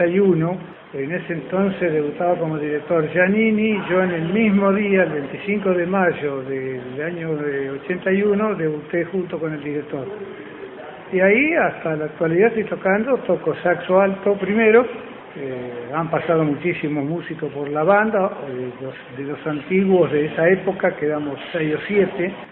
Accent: Zárate, Buenos Aires Province, Argentina; soy de Zárate

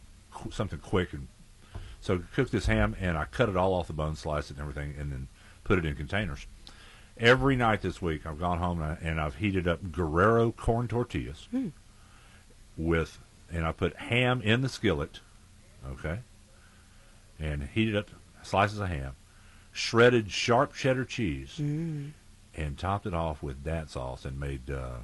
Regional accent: Louisiana, United States; when I grew up, where I grew up in Southwest Louisiana, as a kid back in the 60s and 70s

